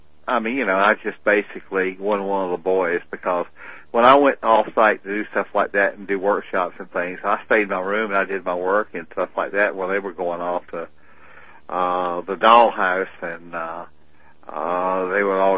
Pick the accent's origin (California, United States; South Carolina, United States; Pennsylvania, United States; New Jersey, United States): South Carolina, United States; Camden; he would invite all the guys from Camden, my hometown, to go to Kiawah for an oyster roast